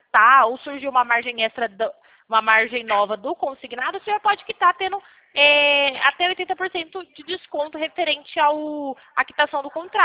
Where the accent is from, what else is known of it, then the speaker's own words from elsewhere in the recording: Pirassununga, São Paulo, Brazil; Eu sou do estado de São Paulo, Pirassununga.